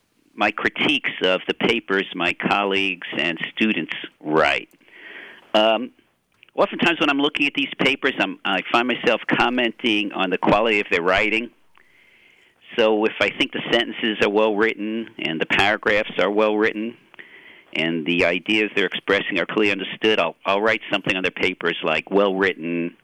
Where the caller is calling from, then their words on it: Tallahassee, Florida, United States; Tallahassee, Florida at Florida State University.